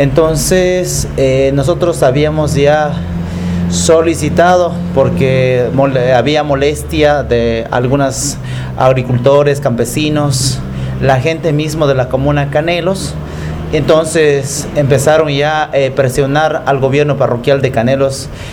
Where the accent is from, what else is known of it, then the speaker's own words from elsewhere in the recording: Ecuador; todos somos ecuatorianos y tenemos libre tránsito a cualquier lugar del país.